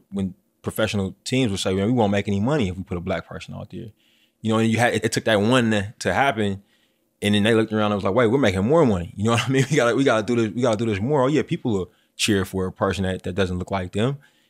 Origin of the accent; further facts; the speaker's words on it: California, United States; I'm from the Bay Area, man.